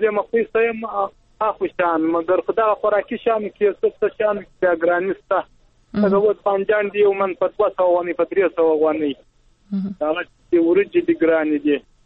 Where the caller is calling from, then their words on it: Nawzad, Helmand, Afghanistan; د یلمند نوزاد